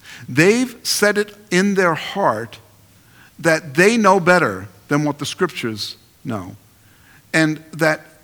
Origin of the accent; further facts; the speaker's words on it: Queens, New York, United States; maybe not eloquent, I'm from Queens